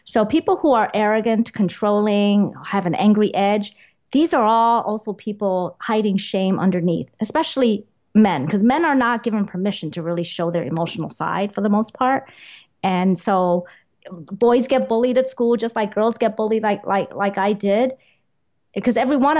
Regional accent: New York, United States; Hidden shame, because I was shamed so much for being Asian as growing up in New York.

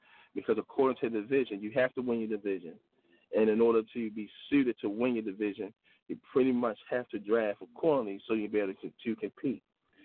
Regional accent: Baltimore, Maryland, United States; is that I am from Baltimore City.

